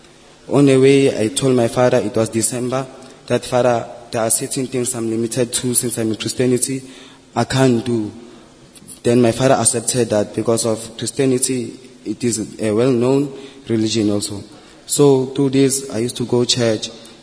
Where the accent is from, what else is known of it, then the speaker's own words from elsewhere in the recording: Johannesburg, Gauteng, South Africa; also born or lived in Tandi; I was born in Tandi. I grew up in Johannesburg.